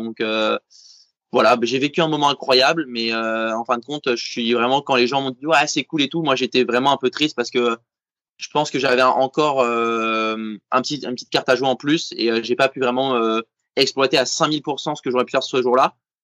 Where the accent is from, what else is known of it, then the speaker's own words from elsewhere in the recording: France; c'est que moi, je suis français, on est en France